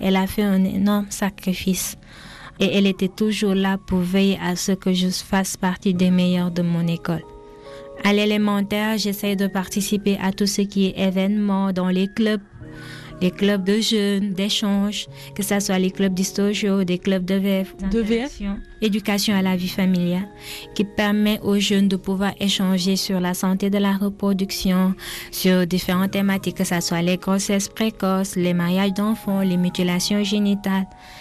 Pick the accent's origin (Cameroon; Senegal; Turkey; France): Senegal; Sédhiou; Je suis née et j'ai grandi en Casamance, en particulier dans la région de Sédhiou.